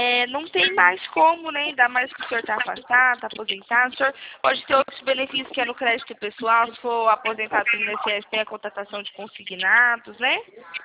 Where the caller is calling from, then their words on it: Campinas, São Paulo, Brazil; Eu sou aqui de Campinas.